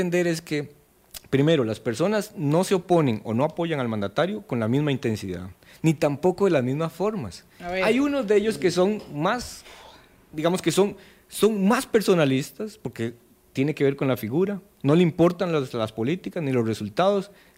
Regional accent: Costa Rica; esta interpretación de cómo somos los costarricenses en términos del apoyo al gobierno

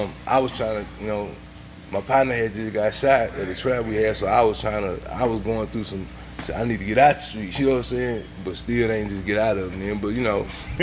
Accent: Houston, Texas, United States; I'm from the North, from Greens Point, but I have lived and been all over Houston. I just consider myself an H-Town nigga. You know what I'm saying? But I come up in Greens Point, Goodson Road, Seminole, Ella Means.

